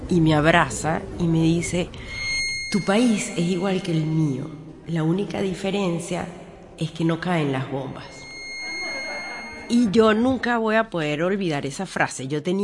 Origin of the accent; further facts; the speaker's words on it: Venezuela; now in Madrid, Spain; Soy venezolana, refugiada. Tengo un hijo que se llama Diego. Vivo en Madrid.